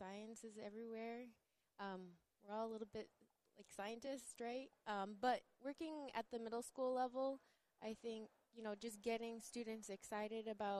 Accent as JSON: {"language": "English", "town": "Unalakleet", "region": "Alaska", "country": "United States", "tie": "born or raised there", "said": "And so part of growing up in Unalakleet, that's a big part of our identity is being able to do subsistence."}